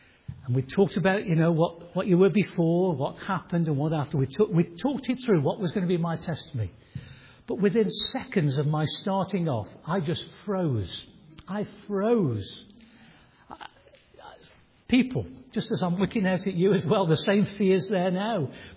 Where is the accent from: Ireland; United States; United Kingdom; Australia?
United Kingdom; England; moved away; because I was from England